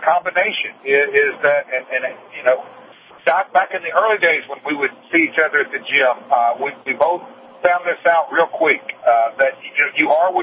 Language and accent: English; the South, United States; just like you, Doc, we were raised in the South on sweet tea